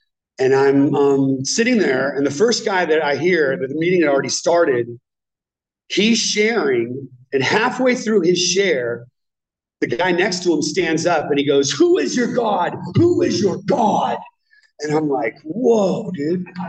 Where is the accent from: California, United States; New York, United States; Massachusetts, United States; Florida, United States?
California, United States; Santa Cruz; I grew up in the Bay Area. I was in Santa Cruz